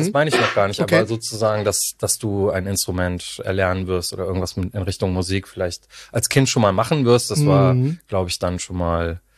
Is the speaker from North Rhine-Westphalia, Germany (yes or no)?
yes; Cologne, North Rhine-Westphalia, Germany; ich komme auch aus Köln